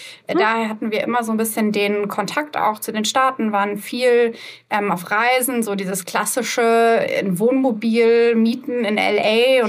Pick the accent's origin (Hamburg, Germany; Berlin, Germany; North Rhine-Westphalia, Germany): Hamburg, Germany; wo ich aufgewachsen bin, Hamburg, ja, ist jetzt eine Großstadt, aber am Stadtrand von Hamburg.